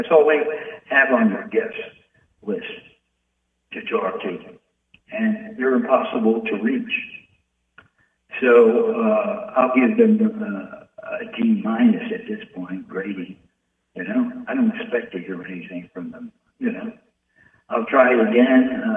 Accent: New York, United States; I'm a New Yorker, they're New Yorkers.

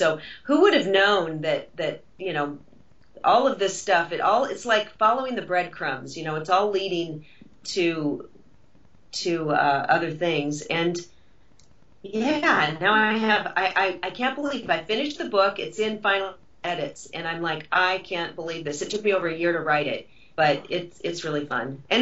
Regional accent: Seattle, Washington, United States; I came down from Seattle, Washington, and to do my dream and try to be a movie star.

